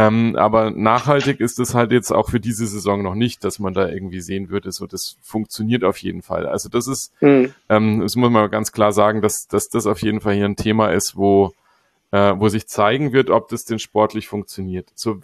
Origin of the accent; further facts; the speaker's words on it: Augsburg, Bavaria, Germany; Also sind wir Augsburger grundsätzlich Pessimisten genug